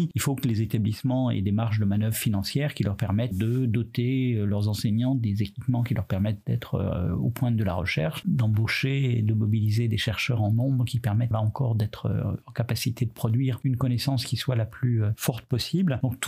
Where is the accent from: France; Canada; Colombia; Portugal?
France; nous, en tant que Français qui avons une conception de l'université comme service public